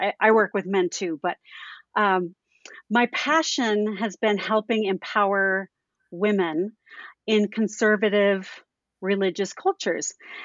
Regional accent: Los Angeles, California, United States; I grew up in Studio City area in the San Fernando Valley.

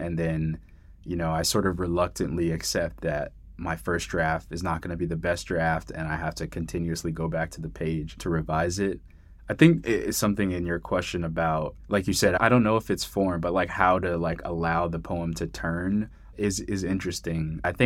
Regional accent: Miami, Florida, United States; I mean, I grew up in Miami. I feel like sometimes products are regional, so maybe me and the other degenerates in Florida, we've got the chew products.

